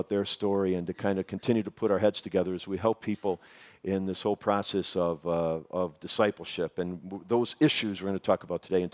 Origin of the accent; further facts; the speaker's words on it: Chicago, Illinois, United States; We heard about this big church out in Chicago, my hometown, that was doing an amazing job of it.